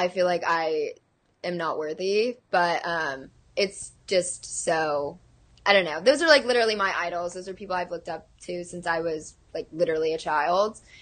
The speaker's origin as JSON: {"language": "English", "region": "Texas", "country": "United States", "said": "And we're both from Texas, so, like..."}